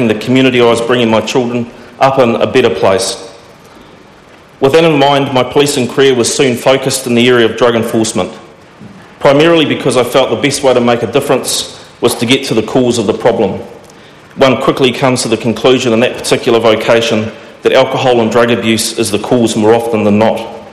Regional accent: Whangarei, Northland, New Zealand; also born or lived in Auckland; My early years were spent in Auckland before we as family moved to Whangarei, and I'm a product of Whangarei Boys High School.

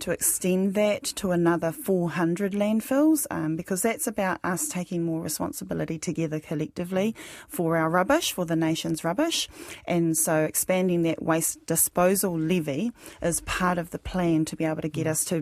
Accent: Hokianga, Northland, New Zealand; also born or lived in Manurewa; I'm from Hokianga and Manurewa. Those are issues in both of my communities.

